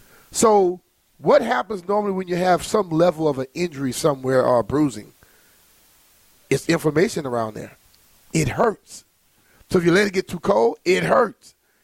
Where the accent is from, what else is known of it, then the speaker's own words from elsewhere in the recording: Louisiana, United States; Hell, I came from Louisiana. I was in Louisiana all my life. Then I came here.